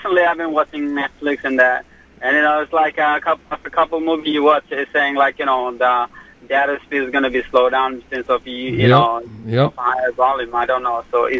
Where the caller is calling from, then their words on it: Brooklyn, New York, United States; Okay, calling from Brooklyn.